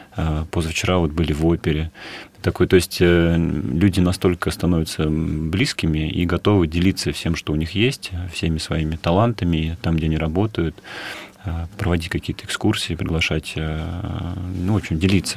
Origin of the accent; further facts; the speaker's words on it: Moscow, Russia; born there; я родился в России, в Москве